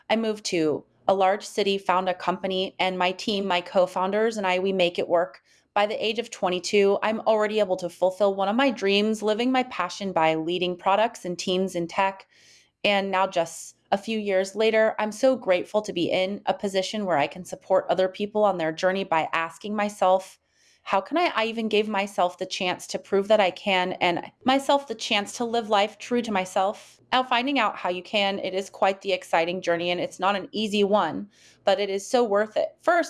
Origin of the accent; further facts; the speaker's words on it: Germany; English is a second language; I grew up in Germany. I moved to a small town when I was a child, the type of small town where even 10 years later, people still consider you to be an outsider.